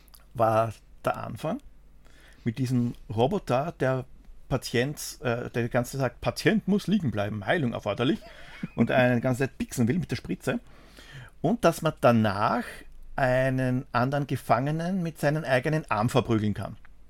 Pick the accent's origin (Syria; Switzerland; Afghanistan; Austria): Austria; Bei uns in Österreich